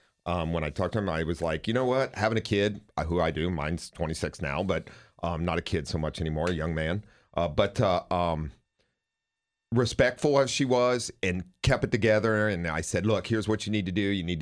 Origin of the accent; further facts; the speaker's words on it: Ohio, United States; I grew up in Ohio.